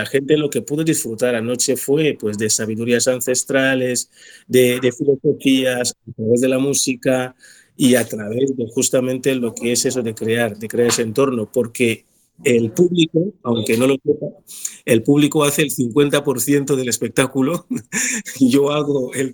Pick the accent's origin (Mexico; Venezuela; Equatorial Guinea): Equatorial Guinea; now in Spain; yo soy de Guinea Ecuatorial y Guinea es de los pocos países, para no decir el único país africano que fue colonia española, aparte del Sáhara. Entonces yo llegué aquí en el 96